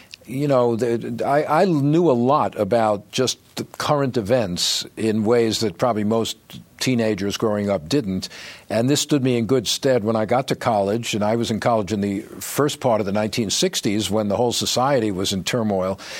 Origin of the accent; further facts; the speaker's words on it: Long Beach, New York, United States; Well, I was born in New York City, but very quickly my parents, like so many others in the aftermath of World War II, moved out to the suburbs. In my case, Long Beach, Long Island, not too far from the city